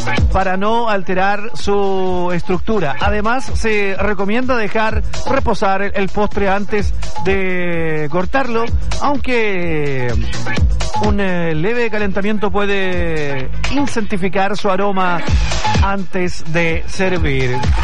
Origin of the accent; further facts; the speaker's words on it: Chile; now in Nueva Braunau, Chile; No, soy chileno, soy súper chileno. Cuando yo llegué acá al sur, yo me fui a vivir a la localidad, todavía vivo ahí, a la localidad de Nueva Braunau.